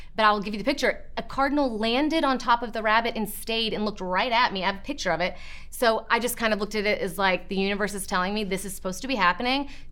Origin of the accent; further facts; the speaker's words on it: the South, United States; Just growing up in the South, my mom always had beautiful blue and white porcelain, like Chinese ginger jars.